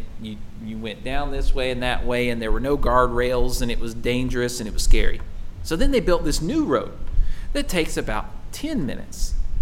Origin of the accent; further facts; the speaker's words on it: Spruce Pine, North Carolina, United States; there is a road from my hometown in Spruce Pine down to Marion, which for us was the big city.